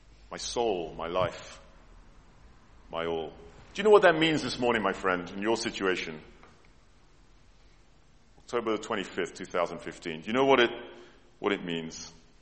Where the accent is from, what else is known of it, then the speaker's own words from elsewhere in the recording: United Kingdom; I'm British.